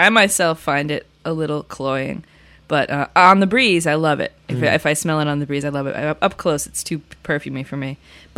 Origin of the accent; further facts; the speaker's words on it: New England, United States; That's because we're from New England.